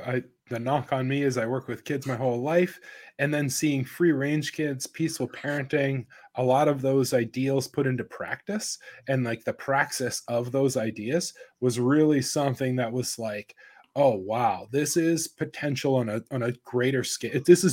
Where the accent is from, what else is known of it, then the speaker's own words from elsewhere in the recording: New Hampshire, United States; So I grew up in New Hampshire. I was a history teacher, social studies, government economics.